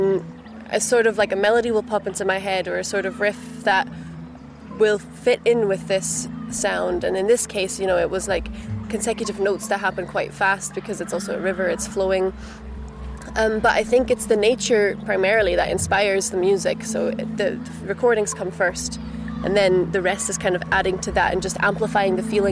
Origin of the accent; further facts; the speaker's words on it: Brussels, Belgium; because I grew up in Brussels and I'm used to city sounds.